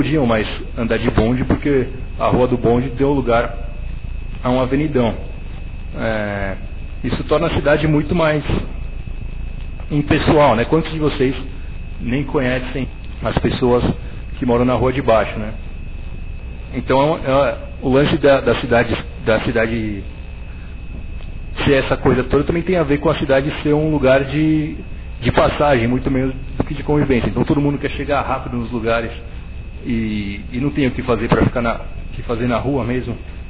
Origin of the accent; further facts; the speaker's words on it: Brazil; Eu não sou apaixonado por carro, eu nunca fui, mas eu sou brasileiro.